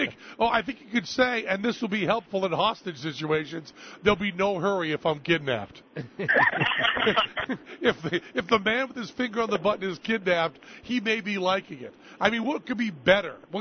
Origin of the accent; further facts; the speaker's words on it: New England, United States; I'm from New England. I don't like to be touched.